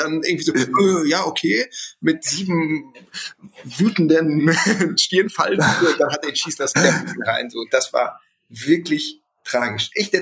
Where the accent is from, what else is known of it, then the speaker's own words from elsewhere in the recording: Gelsenkirchen, North Rhine-Westphalia, Germany; ich bin ganz in der Nähe von Parkstadion aufgewachsen, war auch ganz viel damals